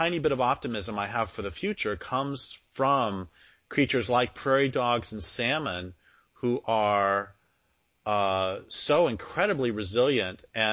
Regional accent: Colorado, United States; also born or lived in Nebraska; I was born in Nebraska and grew up in Colorado, and so I saw prairie dogs all the time

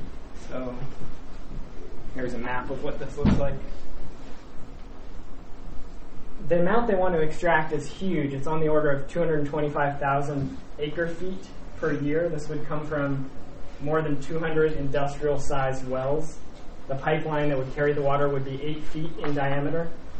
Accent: Seattle, Washington, United States; And I grew up in Seattle, and I know it's really easy for Westsiders to forget about anything that's happening east of the mountains.

